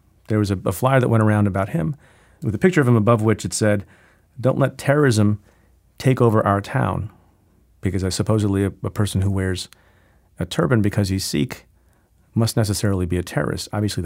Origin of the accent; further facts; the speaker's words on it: New Jersey, United States; particular election in a town called Edison in New Jersey, not far from where I grew up. You know, I'm from Jersey.